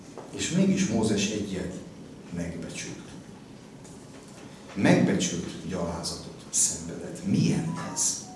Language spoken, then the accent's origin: Hungarian; Hungary; Én büszke magyar is vagyok